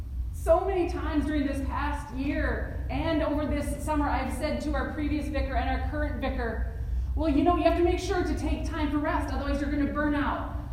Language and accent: English; United States; As a society, as an American society, we are so good at working really, really hard.